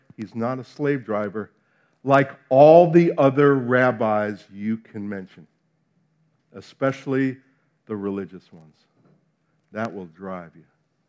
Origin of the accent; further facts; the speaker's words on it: New Jersey, United States; I'm from New Jersey. So you know, we expect the worst and are always surprised when things turn out.